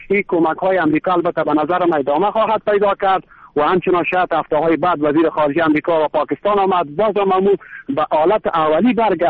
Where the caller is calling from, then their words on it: Mazar-i-Sharif, Balkh, Afghanistan; از مزار شریف آمدیم.